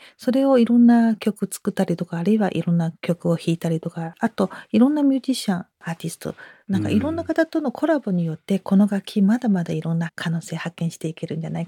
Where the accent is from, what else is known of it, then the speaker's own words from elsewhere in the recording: Shanghai, China; Japanese is a second language; now in Japan; 逆に上海に戻る時には上海のガイドブック買って帰る自分がいるんです